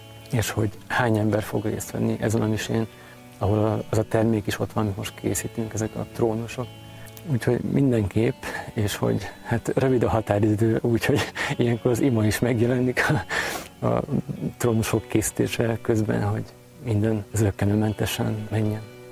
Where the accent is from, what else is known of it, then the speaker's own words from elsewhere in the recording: Dunakeszi, Pest, Hungary; Én dunakeszi lakos vagyok, ott születtem, ott nőttem fel